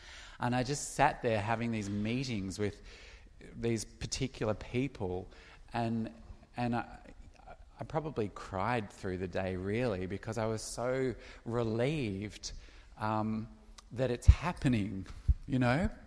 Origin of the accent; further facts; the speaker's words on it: Melbourne, Victoria, Australia; I'm from Melbourne, Australia